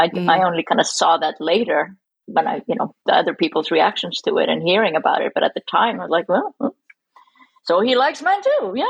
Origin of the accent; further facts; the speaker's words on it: Iceland; growing up in Iceland, we're not as puritanical and kind of church going